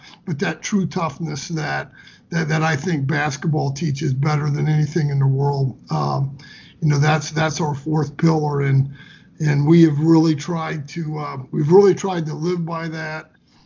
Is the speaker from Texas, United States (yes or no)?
no; Troy, Ohio, United States; growing up in Troy, Ohio, grew up, had 2 older brothers, played a lot of basketball in the driveway, lived right outside of Troy, Ohio, went to Miami East High School